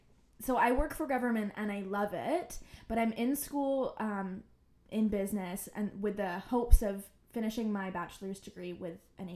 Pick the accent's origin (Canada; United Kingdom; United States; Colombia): United Kingdom; Birmingham, West Midlands; I was born and raised in England in a little city called Birmingham, or just outside of.